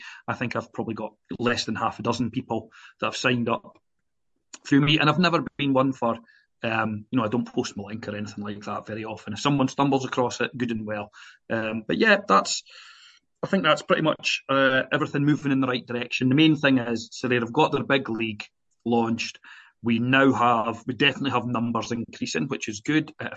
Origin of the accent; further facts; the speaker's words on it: Scotland, United Kingdom; as a Scotsman, a passionate Scotsman sitting here